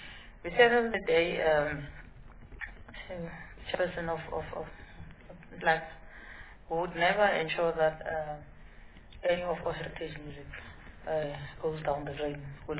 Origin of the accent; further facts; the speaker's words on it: Soweto, Gauteng, South Africa; Because I grew up in Soweto, knowing every artist is from downtown